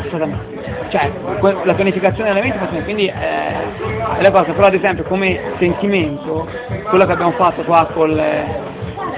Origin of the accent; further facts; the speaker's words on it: Viareggio, Tuscany, Italy; sono una persona di Viareggio che lavora